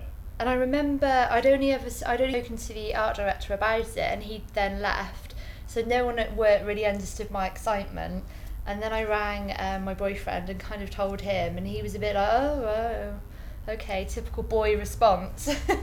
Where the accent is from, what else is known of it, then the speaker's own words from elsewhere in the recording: Cheltenham, South West England, United Kingdom; also born or lived in Lisbon, Portugal; I'm 26 years of age and I'm from Cheltenham.